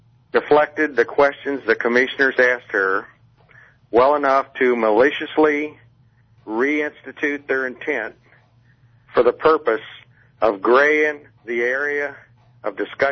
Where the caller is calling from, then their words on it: Sarasota, Florida, United States; Sarasota.